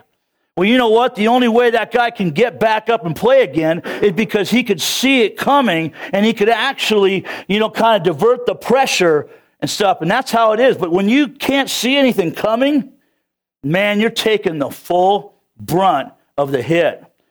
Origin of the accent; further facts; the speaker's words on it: California, United States; I thought the whole world had an accent, but not me. I'm from California, you know. And then I come out here and I got enlightened.